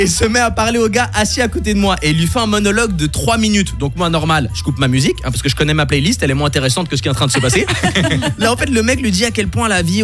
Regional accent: Switzerland; Première fois de ma vie en tant que Suisse que j'ai eu l'impression d'être victime d'appropriation culturelle quoi

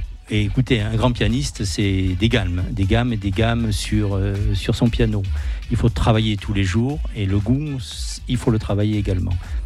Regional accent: South-West France, France; accent: south-west France; vu mon accent, vous avez entendu, c'est plutôt du côté du sud-ouest de la France.

